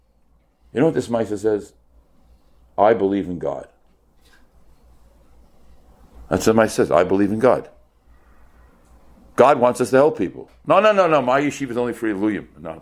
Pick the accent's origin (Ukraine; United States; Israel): Israel; Bnei Brak, Tel Aviv District; I grew up in Bnei Brak.